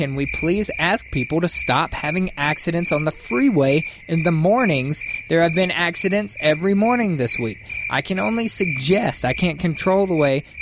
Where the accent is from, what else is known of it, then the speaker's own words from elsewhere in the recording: the South, United States; You know what's weird? I'm an American and I'm from the South and I hate ranch dressing.